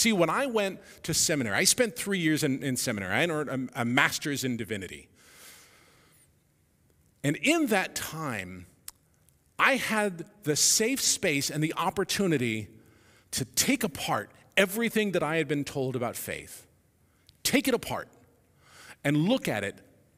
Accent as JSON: {"language": "English", "region": "Florida", "country": "United States", "tie": "born there", "said": "I was born in South Florida. That's what we did there too."}